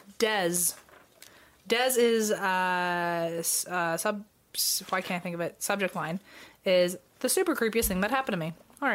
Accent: Rhode Island, United States; now in Ohio, United States; I'm from Rhode Island, but now live in Ohio.

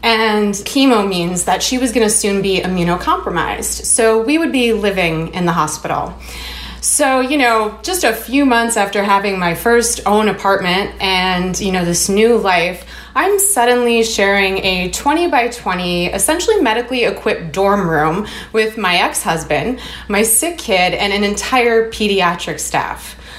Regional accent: Chicago, Illinois, United States; So, you know, I'm from Chicago

